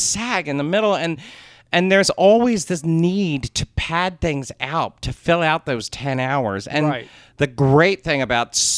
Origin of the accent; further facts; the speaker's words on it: Philadelphia, Pennsylvania, United States; accent: Philadelphia; I'm so aware of my Philadelphia accent that I have to be careful that I'm saying this correctly.